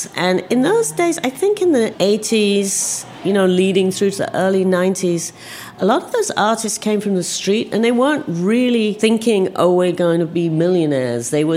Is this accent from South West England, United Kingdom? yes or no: no; London, United Kingdom; I'm actually from London, and I grew up in London